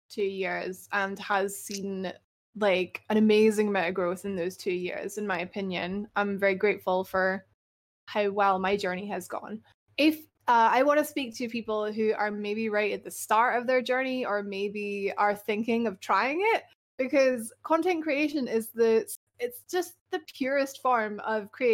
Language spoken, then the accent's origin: English; Scotland, United Kingdom; I am Scottish. A lot of people like my voice, which is cool.